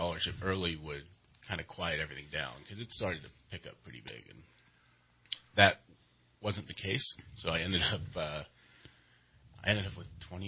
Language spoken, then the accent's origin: English; Redding, California, United States; Yeah, so I grew up in Redding, went to Enterprise High School, and graduated in 2001.